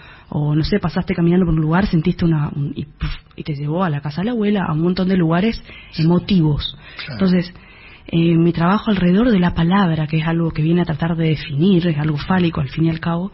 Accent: Misiones, Argentina; accent: Misiones; ese gesto que tiene mi, mi tonada, o que tiene el... la gente que misionera y que tiene la gente de nuestro país

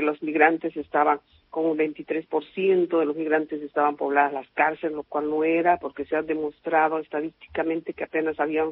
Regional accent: Bolivia; soy militante de derechos humanos desde Bolivia, soy boliviana, vengo de Bolivia.

